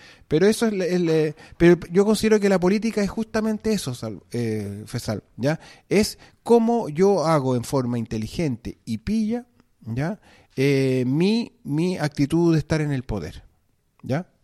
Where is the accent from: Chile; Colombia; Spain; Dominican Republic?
Chile; Valparaíso; para mí como porteño, que también estoy en contra del T2